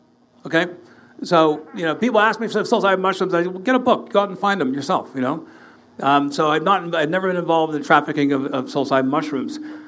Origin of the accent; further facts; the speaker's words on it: Ohio, United States; So, so growing up in Ohio, my brother John comes back from Yale